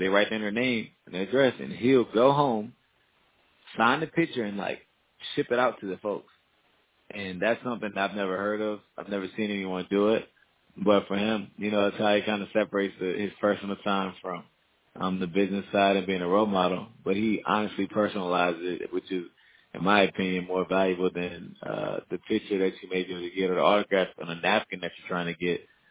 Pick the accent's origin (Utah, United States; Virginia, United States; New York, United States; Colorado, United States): Virginia, United States; Oh, actually, I'm from Virginia, but I have some roots here. I'm in the Carolinas.